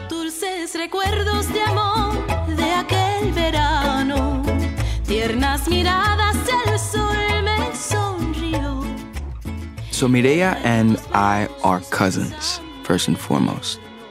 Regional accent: Los Angeles, California, United States; All the while, they've been on this side of the country, and I grew up in Los Angeles.

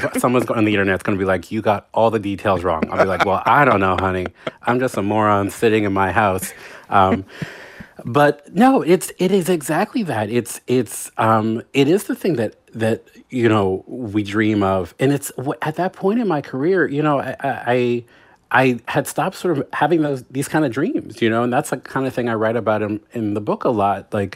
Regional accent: Baltimore, Maryland, United States; Well, you know, like, so I grew up in downtown Baltimore.

